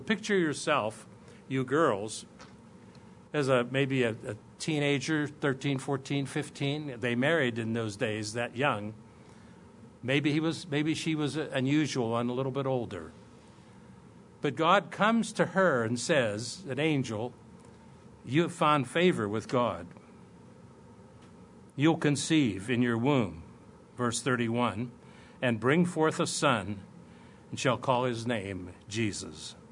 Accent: Bridgeville, Pennsylvania, United States; also born or lived in Canonsburg / Claysville; I was born in Canonsburg, Pennsylvania, but my parents resided in Bridgeville, Pennsylvania, and then Claysville for a little while, but then back to Bridgeville. So Bridgeville's my hometown, but Canonsburg Hospital is where I was born.

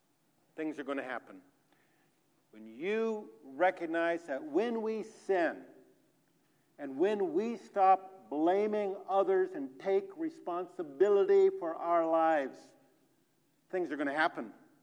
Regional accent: San Diego, California, United States; I grew up in San Diego.

